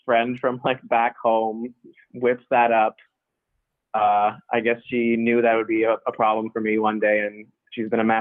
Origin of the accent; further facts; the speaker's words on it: Toronto, Ontario, Canada; I'm from Toronto.